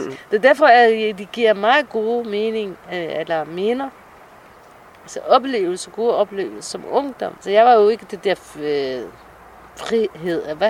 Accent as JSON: {"language": "Danish", "country": "Somalia", "lives_now": "Denmark", "said": "Vi er somalier."}